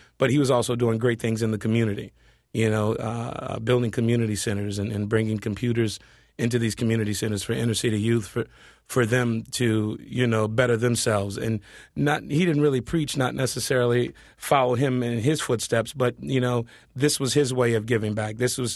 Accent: Compton, California, United States; You know, I'm from Compton, California, grew up in the inner city

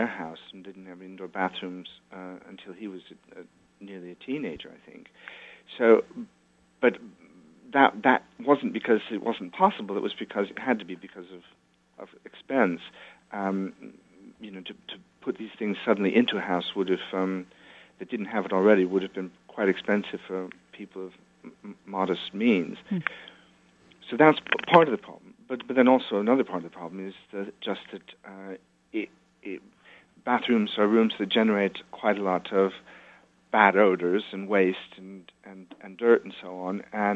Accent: Iowa, United States; I used to wonder when I was a kid growing up in Iowa, what were they drawing in there?

